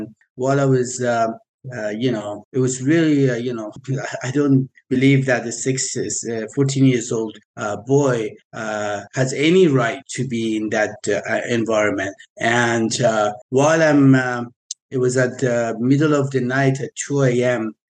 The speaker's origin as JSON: {"language": "English", "country": "Iran", "second_language": "English", "said": "originally I'm from Iran, and you know, I grew up in a family of loving family."}